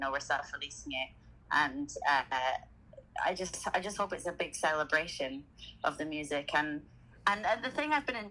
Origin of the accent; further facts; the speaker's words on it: Scotland, United Kingdom; now in London, United Kingdom; And then like I'm from Scotland myself, but I'm living in London now